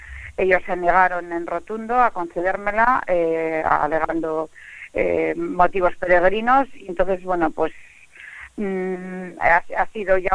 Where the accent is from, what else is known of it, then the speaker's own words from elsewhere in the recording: Getxo, Basque Country, Spain; yo soy de Guecho, yo soy nacida de mi familia, soy de un caserío de aquí de Guecho, ¿no? Muy conocida, mi familia es autóctona de aquí